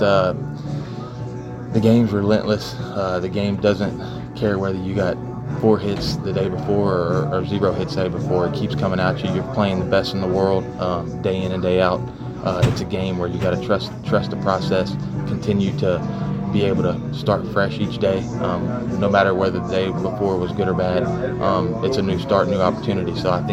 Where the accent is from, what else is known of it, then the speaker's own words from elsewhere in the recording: Lake Charles, Louisiana, United States; growing up in Lake Charles, Louisiana, we had a lot of good baseball players. A lot of professional players came from that small town.